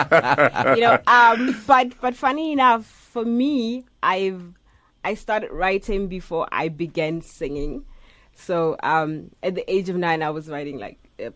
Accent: North West, South Africa; I'm from Northwest in Mututlung.

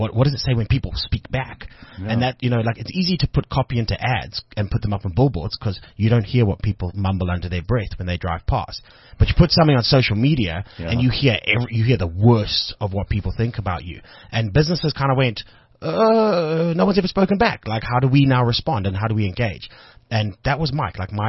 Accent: Boksburg, Gauteng, South Africa; Listen, I'm from Boxburg, eh?

